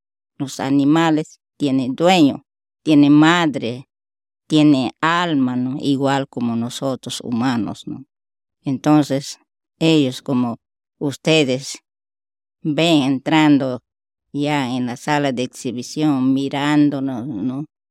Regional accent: Ucayali, Peru; vengo del Perú, de un departamento región de Ucayali. Soy pueblo jipíbano.

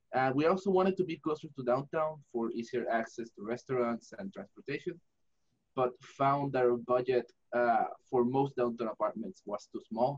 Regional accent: Puerto Rico; I'm originally from Puerto Rico, so I had to do the whole apartment search from Puerto Rico.

